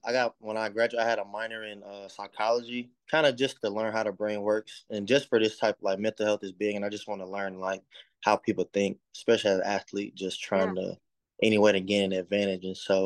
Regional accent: Montgomery, Alabama, United States; also born or lived in North Carolina; I'm from Montgomery, Alabama, born and raised. Went to a private school, Montgomery, the Montgomery Academy, where I was there from kindergarten to 12th grade.

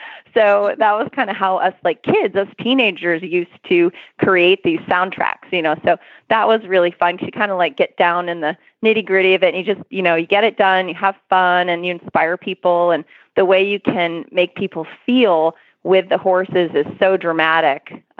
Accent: Maine, United States; I live in Florida now, but I grew up in Maine

